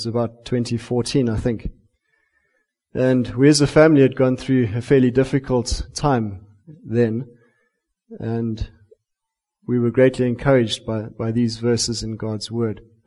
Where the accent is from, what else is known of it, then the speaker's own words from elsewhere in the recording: Western Cape, South Africa; And I'm from the Cape originally.